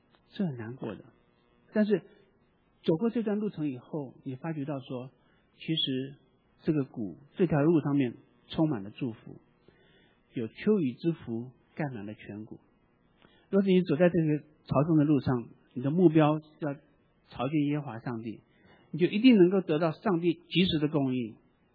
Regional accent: United States; 就好像今天我们美国人在美国这边所做的感恩节有点像

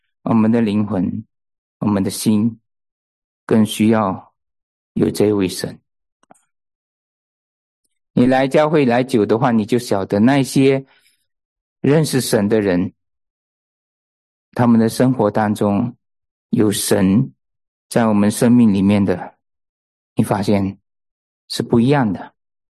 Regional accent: China; now in United States; 难怪我们中国人都那么矮啊。来了美国，我们整天都抱着小孩，难怪我们小孩子中国人到了美国都一个一个长得很高啊。

